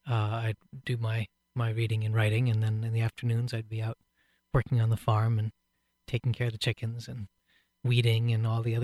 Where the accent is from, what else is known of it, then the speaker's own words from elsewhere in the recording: Seattle, Washington, United States; I was born and raised in Seattle.